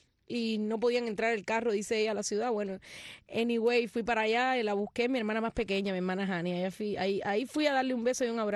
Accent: Ciego de Ávila, Cuba; Bueno, yo soy avileña, nací en Ciego de Ávila y orgullosa de ser de allí. Muchos me dicen, eres camagüeyana, pero bueno, mi madre siempre decía, somos avileños, nacimos en la ciudad de Ciego de Ávila.

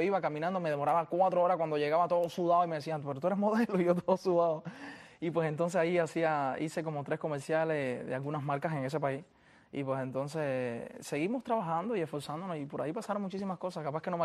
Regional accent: Havana, Cuba; also born or lived in Granma; Fue en mi barrio en Cuba. Yo soy del municipio de Boyero. Nací en Granma, me crié en La Habana toda la vida, pero vivía en el municipio de Boyero

